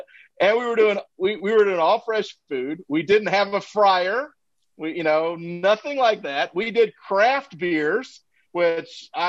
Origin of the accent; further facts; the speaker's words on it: Georgia, United States; I grew up in Georgia. My wife grew up in Virginia. So we were kind of used to trees and mountains and hills and seasons and things like that.